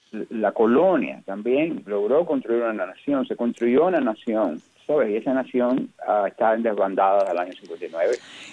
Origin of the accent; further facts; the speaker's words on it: Cuba; born there; moved away; Pero ahora yo regresé a Cuba después de 37 años. En el año 2016, el año que murió Fidel, y regresé a mi pueblo natal, y regresé a la ciudad donde yo estudié, que es La Habana, y la segunda ciudad donde transcurrió parte de mi vida.